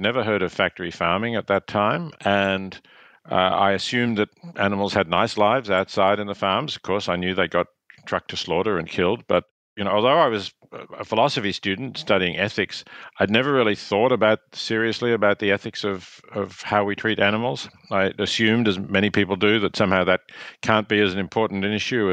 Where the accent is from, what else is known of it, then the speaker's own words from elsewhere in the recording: Australia; accent: Australian; I'm Australian, as your people can probably hear, and I'm speaking to you now from Australia.